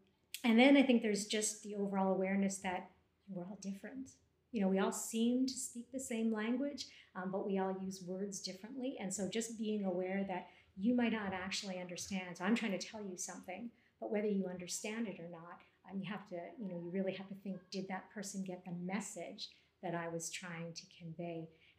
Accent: Canada; You know, as Canadians, certainly as Canadian military, we're very focused on be there 10 minutes early to mark your map.

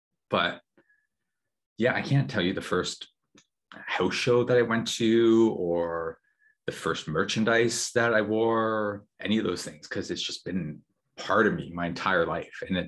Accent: Canada; first favorite wrestler, Bret Hart, because born and raised in Canada in the 90s, you know, like I was 11 when he was doing the anti-American gimmick, and like all of Canada was worshiping at his feet at that time.

